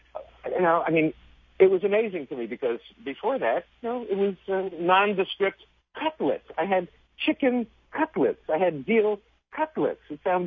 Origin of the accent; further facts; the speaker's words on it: New York City, New York, United States; So growing up in New York, I thought peas and carrots grew in cans, Salami came from a salami tree.